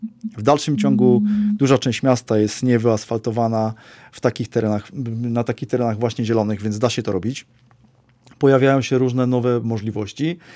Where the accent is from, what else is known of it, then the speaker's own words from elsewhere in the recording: Kraków, Lesser Poland, Poland; Ale my jesteśmy z Nowej Huty i bardzo chcieliśmy tutaj tej naszej Nowej Hucie coś tworzyć